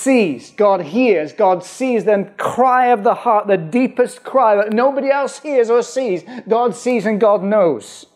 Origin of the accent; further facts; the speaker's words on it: United Kingdom; I mean, we're British, aren't we? It won't come to Britain.